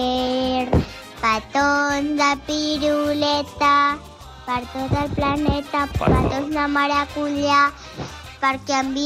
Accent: Manresa, Catalonia, Spain; de Manresa.

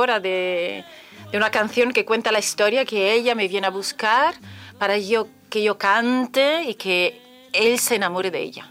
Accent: Milan, Lombardy, Italy; Spanish is a second language; Nacida en Milán, Milán, Milán. Soy milanesa del centro.

